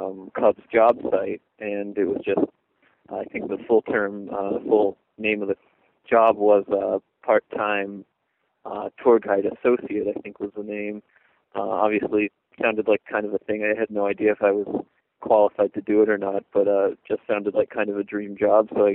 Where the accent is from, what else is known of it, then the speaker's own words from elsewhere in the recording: New Mexico, United States; I'm from New Mexico originally, so no real, you know, Major League Baseball teams or anything.